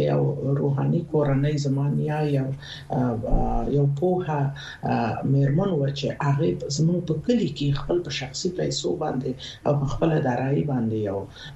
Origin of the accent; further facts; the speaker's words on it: Nangarhar, Afghanistan; born there; زه په ننګرهار کې زیږیدلی یم، د بیسودو په کلي کې زیږیدلی یم چې د ننګرهار ته نږدې د بیسود د پله تر څنګ یوه سیمه ده، او د جمالی کلي کې زه زیږیدلی.